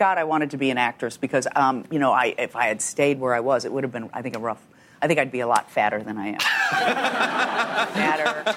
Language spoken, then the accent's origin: English; Chicago, Illinois, United States; The south side of Chicago in a suburb.